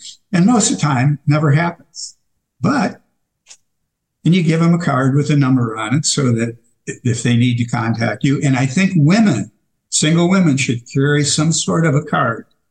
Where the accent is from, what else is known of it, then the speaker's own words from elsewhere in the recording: Michigan, United States; I'm a Midwesterner, by the way. I'm from Michigan, originally.